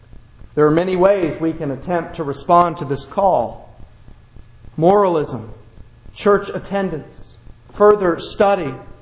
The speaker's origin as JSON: {"language": "English", "region": "the South", "country": "United States", "tie": "born there", "said": "genuinely, of course I am. I was born in the South."}